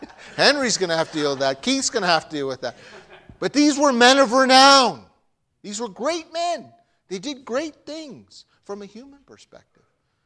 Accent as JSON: {"language": "English", "country": "Canada", "tie": "born or raised there", "lives_now": "Bahamas", "said": "I came from the Great White North. I was raised in Canada. And I married a lovely young lady who dragged me kicking and screaming to the Bahamas."}